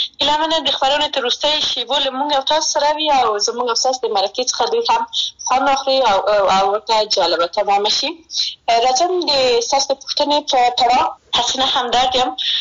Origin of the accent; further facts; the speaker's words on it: Maidan Wardak, Afghanistan; زه د میدان وردګ ولایت څخه یم